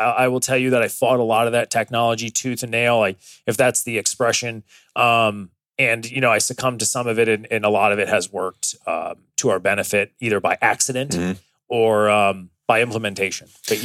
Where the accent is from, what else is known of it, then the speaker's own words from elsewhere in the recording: Tampa, Florida, United States; I grew up in a, I grew up right here in Tampa. I was the product of a single parent household.